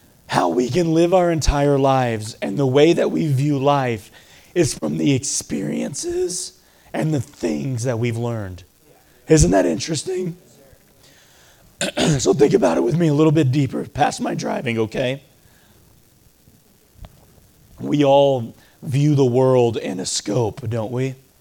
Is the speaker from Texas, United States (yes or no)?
yes; Texas, United States; So, I grew up in Texas. My wife grew up in Washington State.